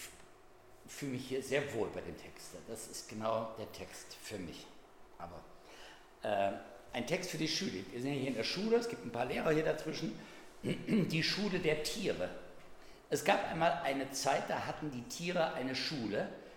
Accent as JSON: {"language": "German", "region": "Hesse", "country": "Germany", "said": "wir sind übrigens keine Wessis, ne? Wir sind Nordis. Ja, wir kommen aus Nordhessen, ne? Aus der Nähe von Kassel."}